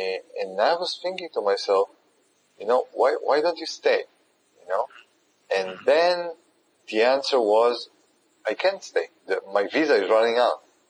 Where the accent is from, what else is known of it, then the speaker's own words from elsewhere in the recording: Israel; in my home country, in Israel, is basically I go and I live with my parents every time I get back to Israel.